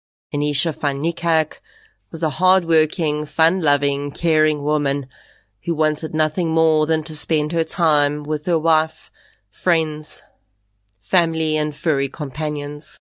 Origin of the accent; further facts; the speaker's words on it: South Africa; Typically being South African, we made a braai.